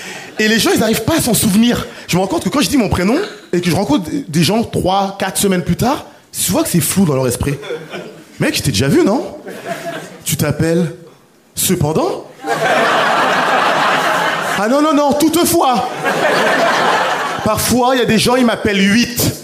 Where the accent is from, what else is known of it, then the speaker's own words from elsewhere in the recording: Île-de-France, France; Moi, j'ai grandi en France et je suis né en France. J'ai grandi en banlieue parisienne.